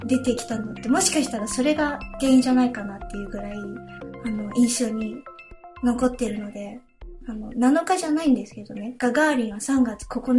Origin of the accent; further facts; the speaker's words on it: United Kingdom; also born or lived in Japan; 日本生まれイギリス育ちの私たちが、ロンドンからお送りする